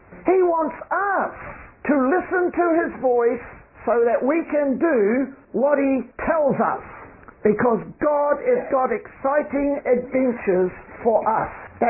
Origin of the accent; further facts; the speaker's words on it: New Zealand; Well, being a Kiwi, I can't afford it.